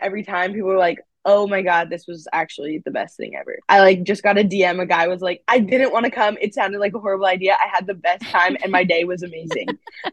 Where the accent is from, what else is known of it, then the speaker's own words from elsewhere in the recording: New York, United States; I'm from Long Island, so I kind of was here when I was younger, and then I went to boarding school where a lot of the kids would come into Manhattan a lot or lived here already.